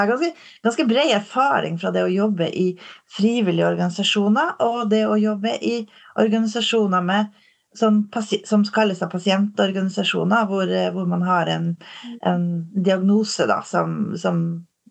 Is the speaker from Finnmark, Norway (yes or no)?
yes; Hammerfest, Finnmark, Norway; Og jeg er født og oppvokst i Hammerfest i Finnmark. Og har slekt i Alta, og har hytte i Porsanger, og en mann fra Honningsvåg. Så jeg har ganske gode røtter plantet opp i Finnmark, da.